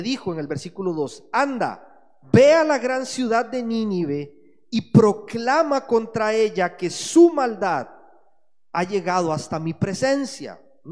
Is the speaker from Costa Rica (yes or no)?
yes; Costa Rica; Hace 4 años, por ejemplo, en Costa Rica, en mi país